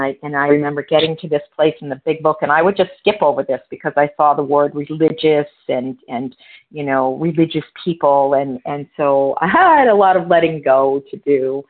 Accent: New Hampshire, United States; now in Sparks, United States; is in Sparks, and I hail from New Hampshire.

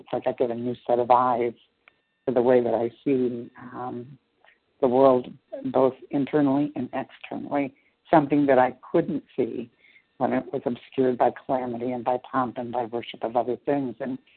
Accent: Chicago, Illinois, United States; I'm also from Chicago, Illinois.

